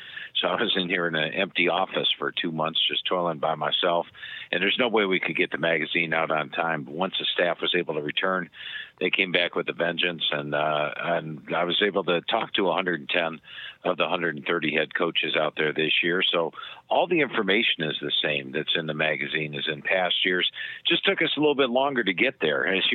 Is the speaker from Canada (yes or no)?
no; Cleveland, Ohio, United States; because it's growing up in Cleveland, Ohio. The Browns were big back then